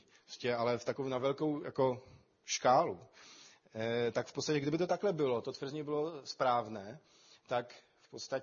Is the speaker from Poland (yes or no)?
yes; Poland; Czech is a second language; now in Czech Republic; A spíš bych si dokázal jako, nebo tvrdit jako Polák, že v podstatě tady je to snadnější.